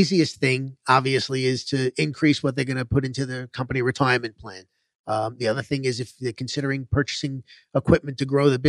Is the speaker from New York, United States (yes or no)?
yes; New York, United States; Actually, born and raised in New York. We migrated south about 17 years ago